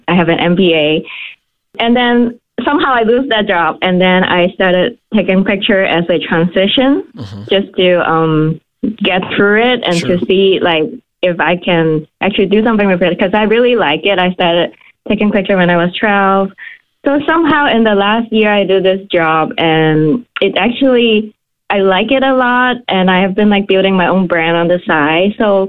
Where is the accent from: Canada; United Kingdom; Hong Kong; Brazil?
Hong Kong; English is a second language; moved away as an adult; now in Maui, United States; I moved to the U.S. 4 years ago. I'm from Hong Kong. Now I'm currently a photographer in Maui. So when I moved to Maui, it's about 2 years ago